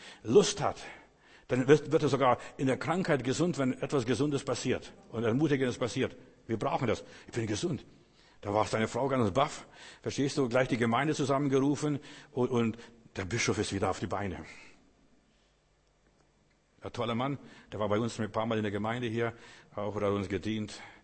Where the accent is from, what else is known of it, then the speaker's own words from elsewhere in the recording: Berlin, Germany; Ich bin Berliner, aber die meisten Berliner sind Eingeschmeckte.